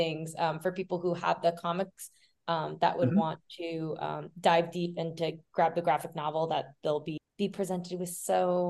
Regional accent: Florida, United States; now in Los Angeles, United States; I grew up in South Florida where, you know, there wasn't a large Filipino community.

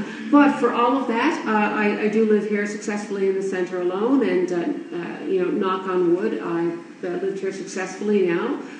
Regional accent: Newfoundland and Labrador, Canada; I mean, I'm a kid from Newfoundland, what did I know, right?

